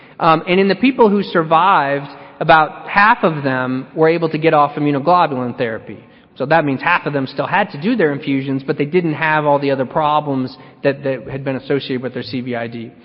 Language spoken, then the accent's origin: English; Missouri, United States; And I'm from Missouri, so I'm a big Mark Twain fan.